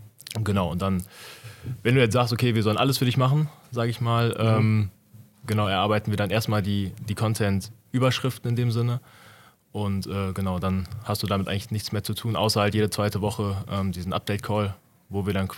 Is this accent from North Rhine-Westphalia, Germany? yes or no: yes; Olpe, North Rhine-Westphalia, Germany; aus Olpe, 23 Jahre alt.